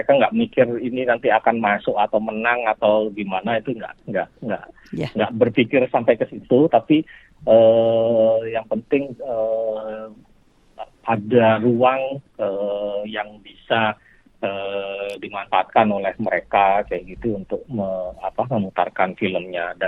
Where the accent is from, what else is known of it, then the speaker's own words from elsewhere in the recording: Samarinda, East Kalimantan, Indonesia; di luar Jawa dan Bali di Kalimantan, di Samarinda. Ya. Di kampung halaman saya tuh Bu.